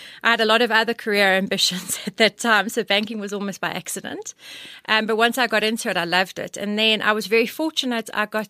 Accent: Johannesburg, Gauteng, South Africa; I'm a Joburg all through and through. And I love Joburg.

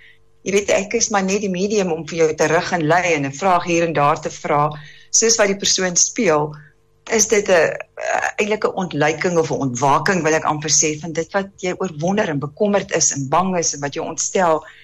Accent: Upington, Northern Cape, South Africa; ek is gebore en getoe in Appington. Ek is 'n Appingtoner.

